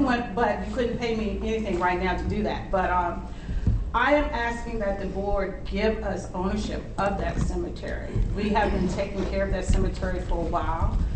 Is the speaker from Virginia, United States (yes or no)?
yes; Columbia, Virginia, United States; I grew up in Columbia as a young girl. My family still lives there.